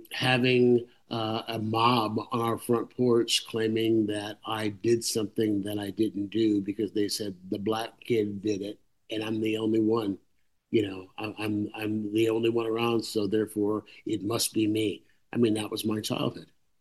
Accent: San Leandro, California, United States; the story of how I ended up growing up in San Leandro after my mother died. My grandmother raised me and my four sisters by herself.

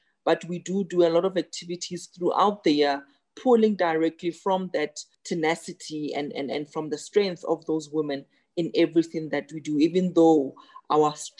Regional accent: South Africa; So the frustration for me as a South African, as a woman, as a doctor

